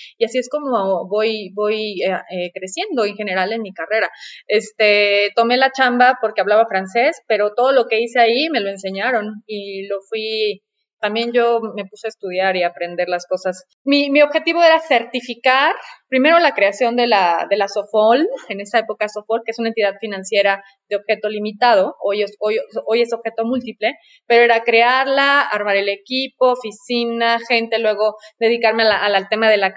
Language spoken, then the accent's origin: Spanish; Mexico City, Mexico; born there; Nací en la Ciudad de México, por suerte, porque en realidad yo estaba destinada a nacer en La Paz, Baja California Sur. Mi familia es de La Paz, de La Baja, de La Hermosa, de La Playita. Somos familia costeña en el norte de del país.